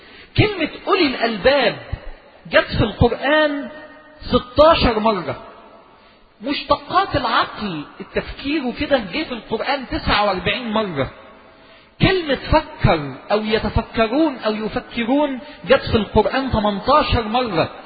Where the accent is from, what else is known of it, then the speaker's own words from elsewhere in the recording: Egypt; إحنا عندنا في مصر الوقت المشروع الوحيد اللي ما بيخسرش أي مشروع